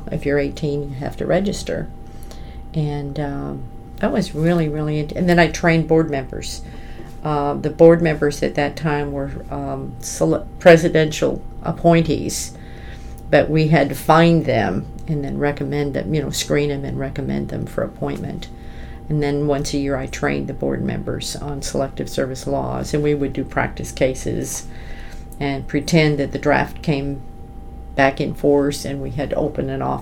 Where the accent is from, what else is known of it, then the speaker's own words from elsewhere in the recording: Illinois, United States; I'm from Illinois. He's a Cajun from Louisiana.